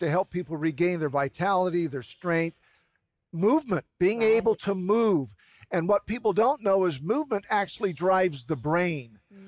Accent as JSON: {"language": "English", "region": "California", "country": "United States", "tie": "born or raised there", "also_born_or_lived": "Wyoming", "said": "I was born in Wyoming. I was raised in Northern California."}